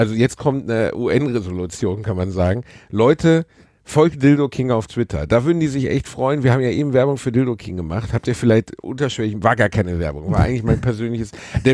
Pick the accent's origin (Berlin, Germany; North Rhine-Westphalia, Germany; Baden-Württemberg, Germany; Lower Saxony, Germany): North Rhine-Westphalia, Germany; Wir sind im Ruhrpott aufgewachsen.